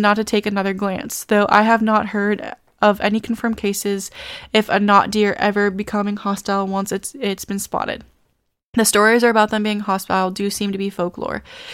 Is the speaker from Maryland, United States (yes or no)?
yes; Maryland, United States; I grew up there in Western Maryland in the Appalachian Mountains.